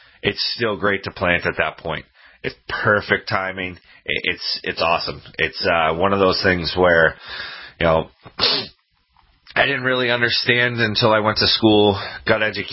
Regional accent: Lowell, Massachusetts, United States; I know in the where I'm from, I'm actually from Lowell, Mass., and in the area they found West Nile.

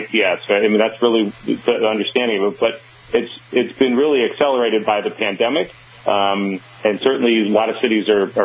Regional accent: Ohio, United States; now in North Carolina, United States; I was born and raised in Ohio, lived there for a long time, and then just, the way traffic patterns and signals and that in North Carolina are significantly different than what they are in Ohio.

